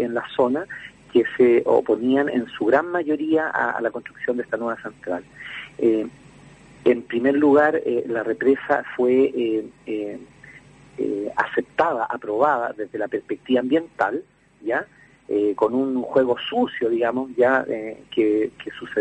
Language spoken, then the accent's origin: Spanish; Santiago, Santiago Metropolitan, Chile; yo soy de Santiago